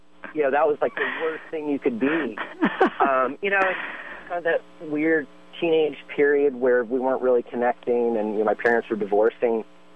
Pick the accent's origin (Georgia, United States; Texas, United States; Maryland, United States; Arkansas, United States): Arkansas, United States; Little Rock; But I grew up in Little Rock, Arkansas, where we really stuck out like a sore thumb.